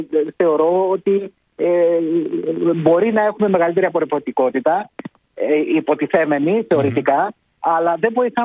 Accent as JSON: {"language": "Greek", "town": "Piraeus", "region": "Attica", "country": "Greece", "said": "επειδή είμαι από Πειραιά και ναυτικός."}